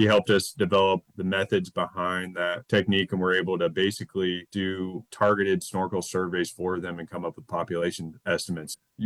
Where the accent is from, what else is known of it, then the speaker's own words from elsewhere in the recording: Indiana, United States; I grew up in Indiana.